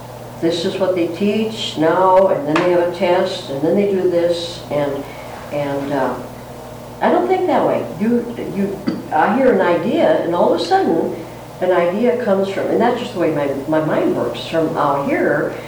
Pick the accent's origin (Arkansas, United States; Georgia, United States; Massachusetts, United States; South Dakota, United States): South Dakota, United States; I'm from South Dakota, they're from Southern California.